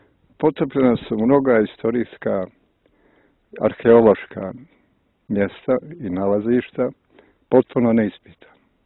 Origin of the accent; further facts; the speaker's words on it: Plužine Municipality, Montenegro; ja sam rođen tu, blizu Pivskog oka, bio i moja majka me vodila kao dijete u Pivski manastir na pričešće